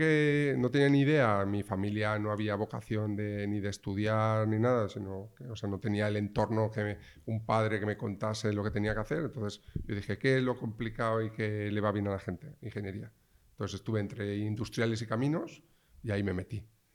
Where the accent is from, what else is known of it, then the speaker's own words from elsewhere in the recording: Valencia, Valencian Community, Spain; Pues yo soy de Valencia, yo soy del 74, o sea, soy el viejo de la clase ya.